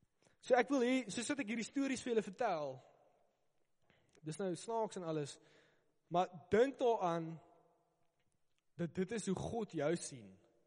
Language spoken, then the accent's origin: Afrikaans; Krugersdorp, Gauteng, South Africa; Nou, ek kom van Kreeusdorp af. Ons het 'n ice rink gehad.